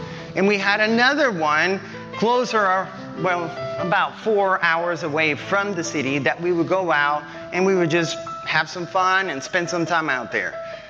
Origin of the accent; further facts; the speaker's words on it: Colombia; when I was growing up in Colombia, I actually remember it all like a movie.